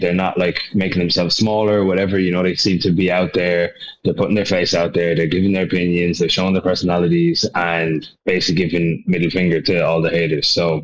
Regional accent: Limerick, Munster, Ireland; I was living in Dublin. Like, I'm from Limerick, but I was living in Dublin.

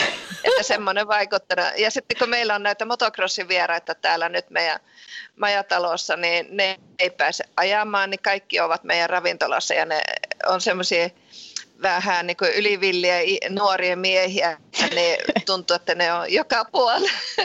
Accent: Ranua, Lapland, Finland; born there; se on vähän jännä tämä minun murre, kun minä olen itse syntynyt Ranualla ja se on Lapissa. Mutta sitten isä on Savosta, se on Kuopiosta.

